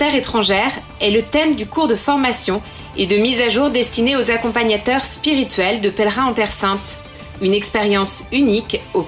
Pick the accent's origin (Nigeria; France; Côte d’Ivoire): Nigeria; Je viens du Nigeria, d'Afrique, mais ici, pratiquement toutes les langues sont représentées